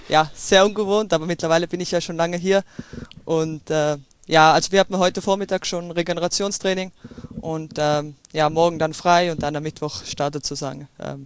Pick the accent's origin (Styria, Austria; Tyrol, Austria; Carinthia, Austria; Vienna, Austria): Tyrol, Austria; ich komme aus Österreich, aus Tirol, und da komme ich aus einer kleinen Gemeinde, und ja, da kennt sich jeder gefühlt.